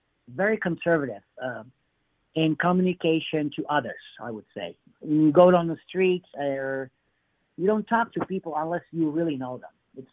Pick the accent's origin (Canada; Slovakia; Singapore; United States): Slovakia; When I grew up in Slovakia, it was all about competitive skaters.